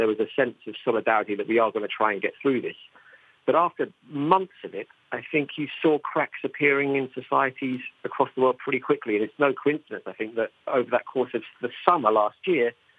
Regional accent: United Kingdom; the arrogance that you think that, as a British person, I'm going to go to Colombia and make the film.

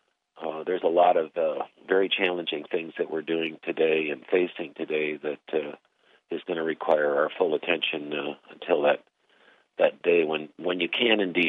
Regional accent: Flint, Michigan, United States; I grew up in Flint, so I'm used to the 30 and out sort of process, being growing up in the good old blue-collar world of Flint.

